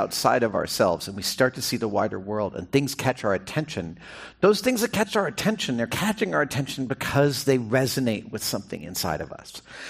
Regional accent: New York, United States; I grew up in New York, and I spent a lot of time living there, and Grand Central is one of my favorite buildings.

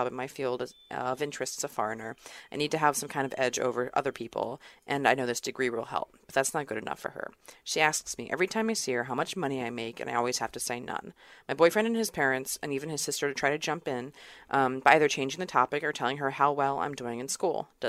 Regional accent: United States; now in Germany; incredibly old and incredibly German grandmother hates me, and I'm pretty sure it's just because I'm American.

